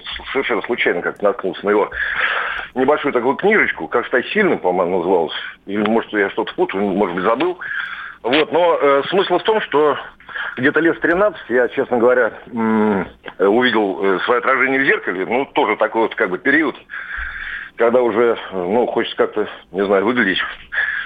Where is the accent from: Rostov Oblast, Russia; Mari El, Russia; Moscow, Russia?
Moscow, Russia; Я из Москвы.